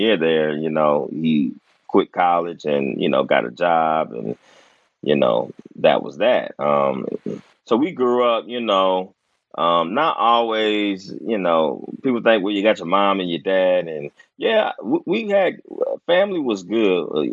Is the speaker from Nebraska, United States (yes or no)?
yes; Omaha, Nebraska, United States; born there; The thing about me, folks probably don't know, is I was born in Omaha, Nebraska.